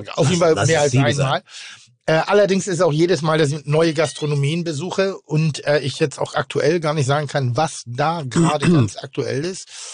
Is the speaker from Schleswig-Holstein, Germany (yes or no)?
yes; Pinneberg, Schleswig-Holstein, Germany; Ich komme aus Pinneberg.